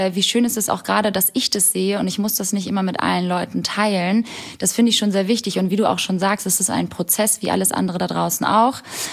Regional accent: Hamburg, Germany; im grauen Deutschland, im grauen Hamburg tatsächlich, da wo ich herkomme

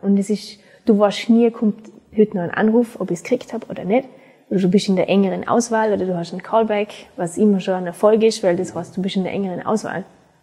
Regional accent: Vorarlberg, Austria; Und ich bin eine sehr stolze Österreicherin.

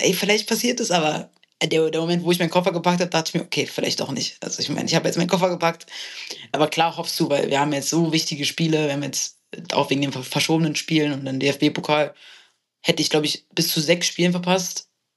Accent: Berlin, Germany; Ich komme aus Berlin, hier ist halt meine Familie, meine Freunde.

